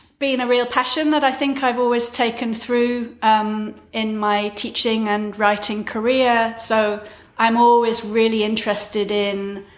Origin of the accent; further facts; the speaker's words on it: London, United Kingdom; born there; So I was born in London in the 60s. I have British parents. My mum and dad both lived in the UK.